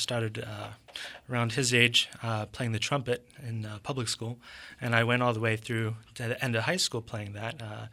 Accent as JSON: {"language": "English", "region": "Pennsylvania", "country": "United States", "tie": "born or raised there", "moved": "as an adult", "lives_now": "Pittsburgh, United States", "said": "I grew up in the Lehigh Valley, moved to Pittsburgh in 1994 to go to the University of Pittsburgh"}